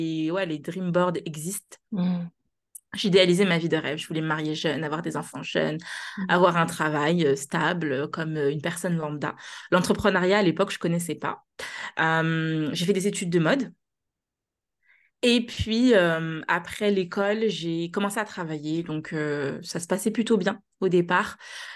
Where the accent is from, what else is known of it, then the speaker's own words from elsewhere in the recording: Nanterre, Île-de-France, France; j'ai sept frères et sœurs. On a grandi à Nanterre.